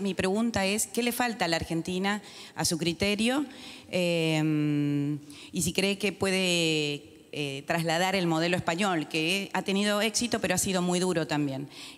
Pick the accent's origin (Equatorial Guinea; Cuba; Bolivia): Cuba; Soy cubana.